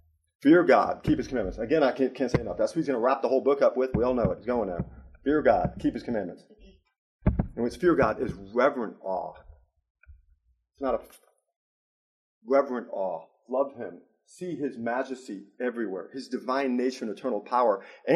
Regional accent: New York, United States; I'm from New York.

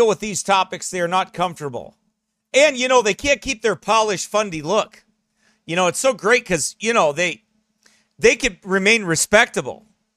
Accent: Geneseo, Illinois, United States; not too far from there is my hometown of Geneseo, Illinois.

